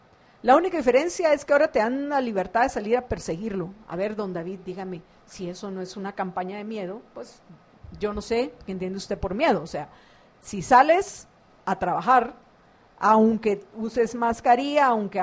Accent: Guatemala; Y esa es la situación de la mayoría de la gente en mi país, en Guatemala.

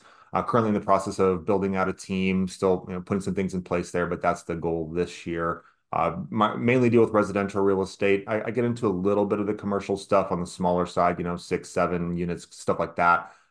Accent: Indianapolis, Indiana, United States; now in Los Angeles, United States; So born and raised in Indianapolis. I moved out to Los Angeles in 2003 and I got started in real estate.

